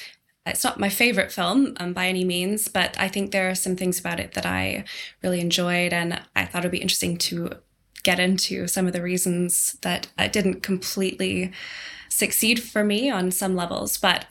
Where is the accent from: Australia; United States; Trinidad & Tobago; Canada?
Canada; now in London, United Kingdom; I'm from Canada, a small town in Canada.